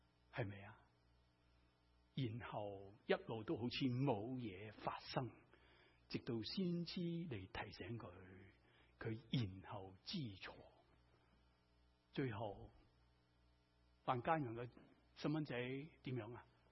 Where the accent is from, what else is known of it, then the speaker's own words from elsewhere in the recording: China; 我哋中国人去厨房食啊嘛